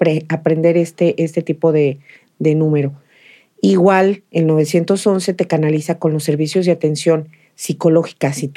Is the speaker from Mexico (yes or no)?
yes; Mexico; mexicanos vivimos la muerte hasta en la cultura